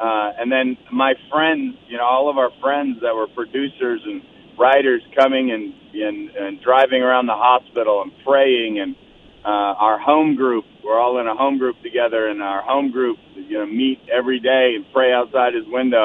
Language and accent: English; Maine, United States; John, who I grew up with in Maine